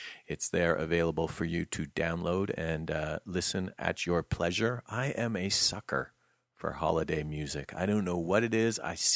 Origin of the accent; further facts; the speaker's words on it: Windsor, Ontario, Canada; I grew up in Windsor, Ontario, so Detroit was a huge influence.